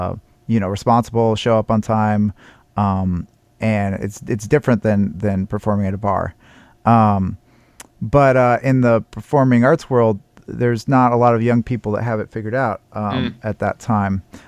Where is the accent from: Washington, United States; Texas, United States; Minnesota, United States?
Washington, United States; Seattle; like, I come from Seattle, and Seattle's not super well known.